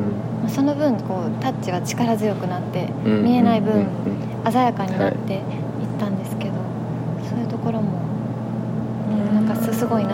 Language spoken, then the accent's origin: Japanese; Chiba, Japan; でまあ2人とも千葉に住んでるの で私も千葉出身なので